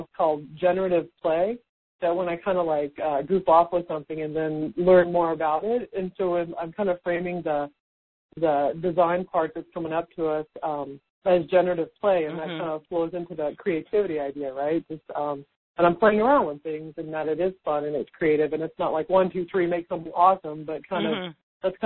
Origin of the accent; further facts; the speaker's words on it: Houston, Texas, United States; accent: drawl; You know, I'm from Houston, and I have, you know, kind of a drawl, and I tend to curse, and I'm real direct